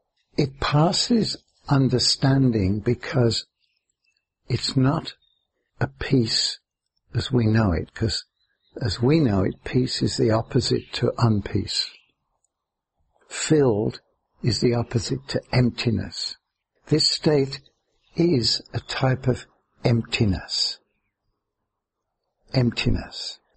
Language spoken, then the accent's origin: English; England, United Kingdom; One of the classical examples for me is where I was brought up in England.